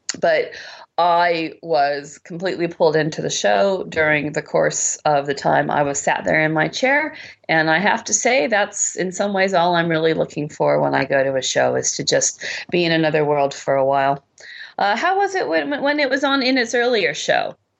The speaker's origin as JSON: {"language": "English", "country": "United States", "said": "And as an American, it rang pretty true."}